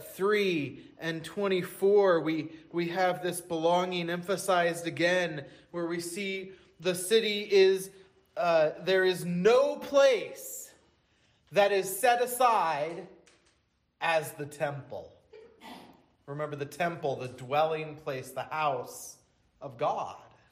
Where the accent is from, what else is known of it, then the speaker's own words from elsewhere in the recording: Merrimack, New Hampshire, United States; Holly and I had just gotten an apartment one town over from my hometown. And prior to that, my entire life, home was Merrimack, New Hampshire